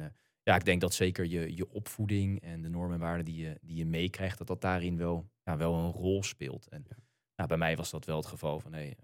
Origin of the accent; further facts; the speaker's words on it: Leiderdorp, South Holland, Netherlands; Ik ben geboren in Leiden, maar ook wel echt opgegroeid in Leiderdorp.